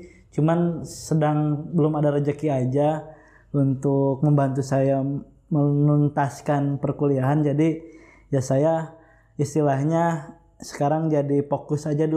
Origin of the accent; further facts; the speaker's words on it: Karawang, West Java, Indonesia; born there; now in Purwakarta, Indonesia; Saya lahir di Kampung Bubolak, Desa Puspasari, Kecamatan Pedas, Kabupaten Karawang.